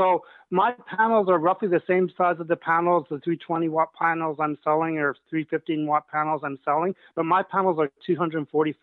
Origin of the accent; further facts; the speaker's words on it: Canada; I always like to go camping in the mountains of Canada. I'm a Canadian.